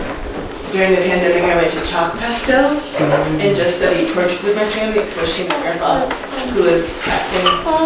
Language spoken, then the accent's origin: English; Woodinville, Washington, United States; I use she, her pronouns. I'm from Woodinville, Washington.